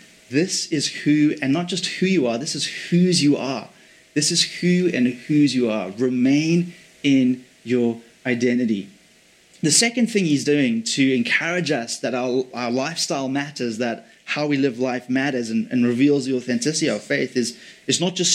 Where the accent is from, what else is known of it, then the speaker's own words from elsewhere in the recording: England, United Kingdom; born there; I'm give away my British heritage here. I was born in England, and so there's a part of me that's always British.